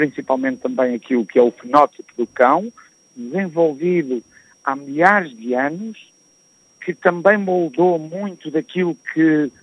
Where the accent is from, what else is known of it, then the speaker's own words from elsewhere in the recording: Portugal; E eu, sendo português, sou um apaixonado de tudo o que é nosso